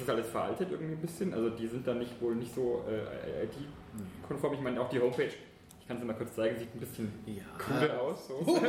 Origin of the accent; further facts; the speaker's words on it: Oberasbach, Bavaria, Germany; so hey, ich bin aus